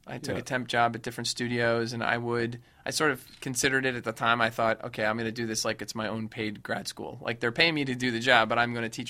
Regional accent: Rye, New York, United States; also born or lived in Suffern, New York; I was born in New York. In Suffern, New York, but I grew up in Westchester County mostly, in Rye, New York, right outside.

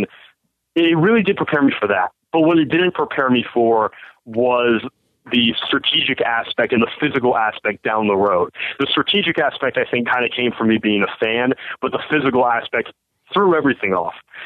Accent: New Jersey, United States; I'm from Jersey.

